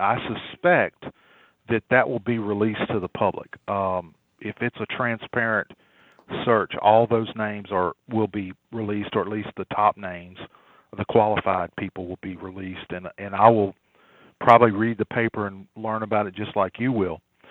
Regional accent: Hammond, Louisiana, United States; I was born in Hammond. I have lived right around Hammond, except when I had to go off for work. I've gone to work various places, but I live in Ponchatoula.

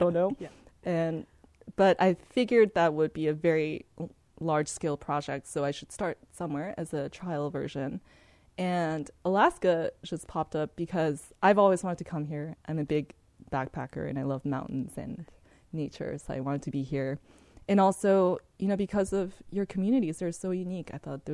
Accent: Japan; English is a second language; now in United States; so I'm not from here. I'm from Japan.

